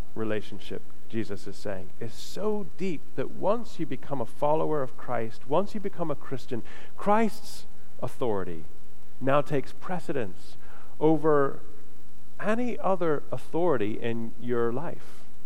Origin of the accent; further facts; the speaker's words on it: Florida, United States; I was talking to somebody this week about growing up in Florida and, you know, NASA and the space shuttles going up